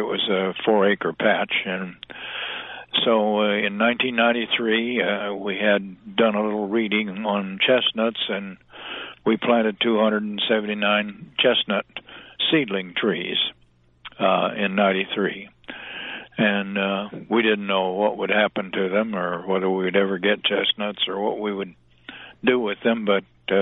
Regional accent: Winfield, Iowa, United States; Well, I grew up near Winfield, and I'm an only child, and I inherited my parents' grain farm.

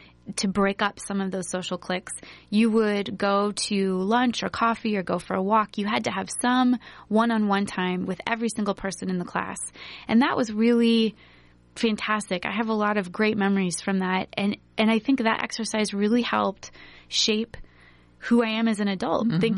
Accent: West Des Moines, Iowa, United States; I grew up in West Des Moines, actually, and went to Valley High School

